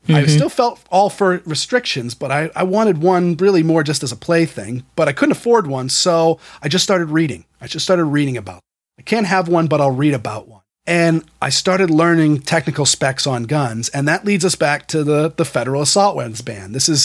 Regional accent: New England, United States; another weird thing about growing up in New England is there's dead British soldiers all over the place here.

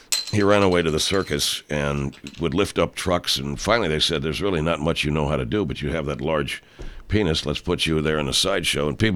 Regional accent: Lexington, Illinois, United States; because I grew up in a place called Lexington, Illinois, and I would listen to radio, and I read the newspaper.

